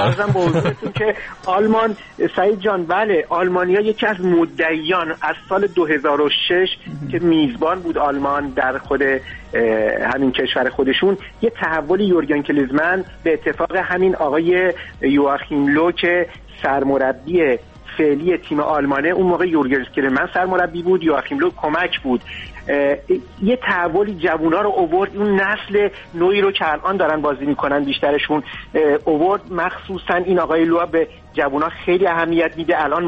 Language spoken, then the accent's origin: Persian; Iran; خب همه ما ایرانی هستیم دوست داریم ایران واقعا اونجا شگفتی ساز باشه.